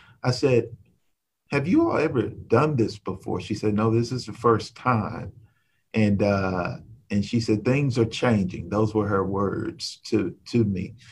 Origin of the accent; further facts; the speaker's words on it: Texas, United States; now in Middletown, United States; growing up in Texas, I've been celebrating Freedom Day and Emancipation Day since I was a child.